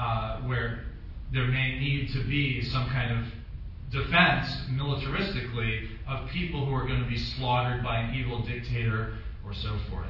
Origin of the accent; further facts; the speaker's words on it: Independence, Virginia, United States; I'm from Independence, Virginia, and I'm the chairman of the Democratic Party of Grayson County.